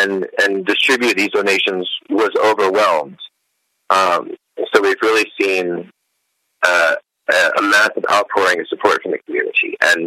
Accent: Baton Rouge, Louisiana, United States; I don't know that I return to the same community. I don't know that Baton Rouge will ever be

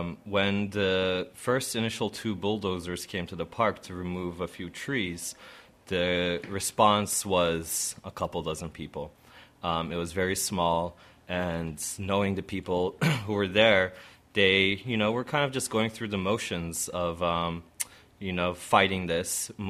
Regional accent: Istanbul, Turkey; I knew that if I hadn't been there to take part in this rebellion in my hometown, I would have regretted it for the rest of my life. So I went there and met up with my friends and comrades in Istanbul

